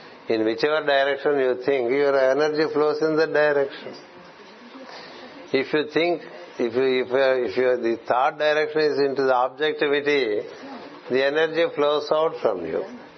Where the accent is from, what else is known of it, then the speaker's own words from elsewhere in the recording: India; I am an Indian.